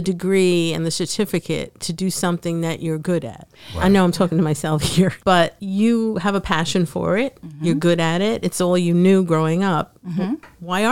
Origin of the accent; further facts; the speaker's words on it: New York, United States; I grew up in New York, you know.